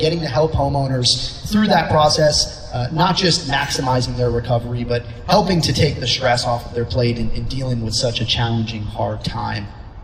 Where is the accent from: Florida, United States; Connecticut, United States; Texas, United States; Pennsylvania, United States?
Florida, United States; St. Petersburg; I was born and raised in St. Pete. I've lived here my whole life, and it's where I've chose to raise my family.